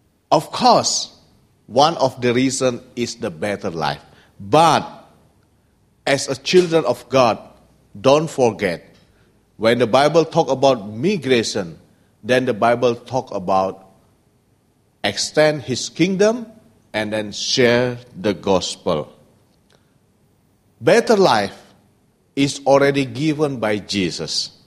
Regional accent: Indonesia; now in Hong Kong; I'm from Indonesia.

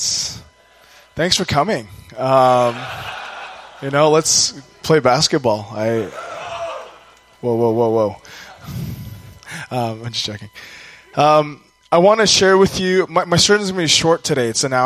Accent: Canada; I had the blessing of my Korean culture from my parents. I had the blessing of being a Canadian and growing up in Canadian culture.

